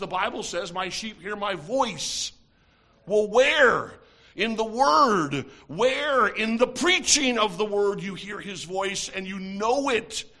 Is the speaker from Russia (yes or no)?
no; New York, United States; But I cannot tell you as a New Yorker, you see.